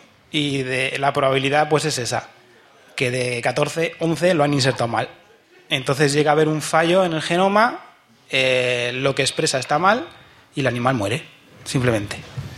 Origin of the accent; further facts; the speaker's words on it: Andalusia, Spain; porque soy andaluz, ¿eh?